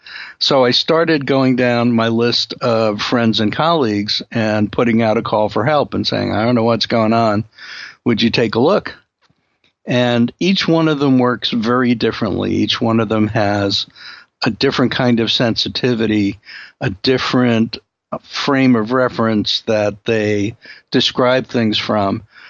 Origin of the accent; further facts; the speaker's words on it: Brooklyn, New York, United States; I grew up in Brooklyn, but there's no evidence that I actually grew up. So when I was a child in Brooklyn, a lot of my friends were Irish.